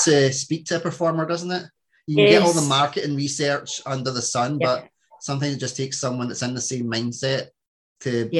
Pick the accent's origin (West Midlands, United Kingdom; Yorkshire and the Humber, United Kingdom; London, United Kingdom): London, United Kingdom; kind of fits in with the 60s, 70s growing up in London, doesn't it?